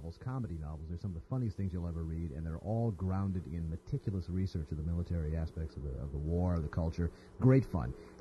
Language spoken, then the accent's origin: English; North Dakota, United States; I grew up in North Dakota, so to me it's a second language.